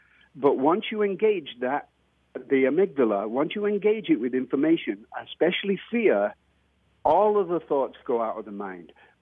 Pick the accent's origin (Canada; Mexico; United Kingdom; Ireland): United Kingdom; England; now in United States; I see America differently than you do. I'm not from here. I'm English.